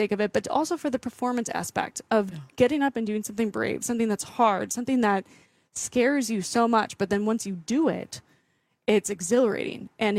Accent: Stevens Point, Wisconsin, United States; that I didn't have access to growing up in Stevens Point, it was really powerful.

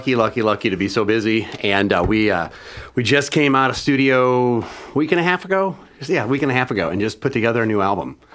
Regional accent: St. Louis, Missouri, United States; I'm from St. Louis, Missouri. Been there my whole life.

